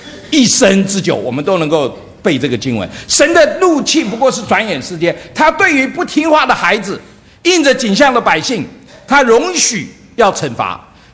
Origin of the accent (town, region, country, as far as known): China